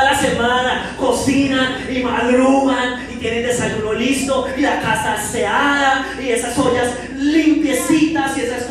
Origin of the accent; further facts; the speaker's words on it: Colombia; Pero la mayoría de nosotros no somos así porque somos colombianos.